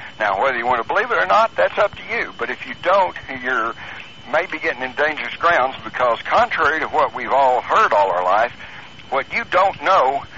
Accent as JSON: {"language": "English", "region": "Texas", "country": "United States", "tie": "born or raised there", "said": "I grew up in Texas. Everybody had a gun. We even took guns to school."}